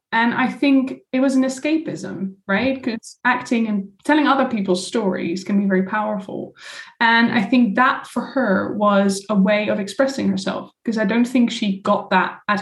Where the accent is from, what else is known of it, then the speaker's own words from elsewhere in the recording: Netherlands; So I grew up in the Netherlands, you know, small town Dutch girl, where everybody knew each other.